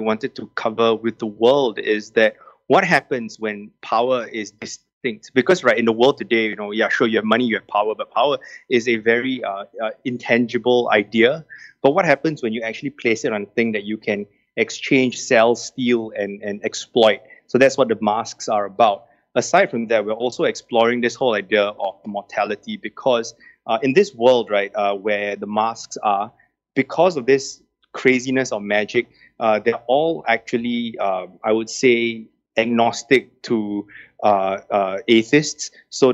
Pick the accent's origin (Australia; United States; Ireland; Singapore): Singapore; I am Singaporean through and through, born and bred, very proudly so.